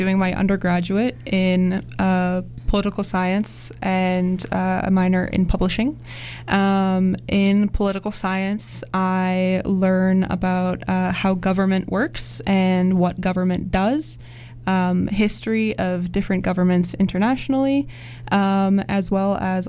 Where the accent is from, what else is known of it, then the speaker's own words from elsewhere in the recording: Canada; As a Canadian, and as a university student, I have a lot to say about Canada and how it runs.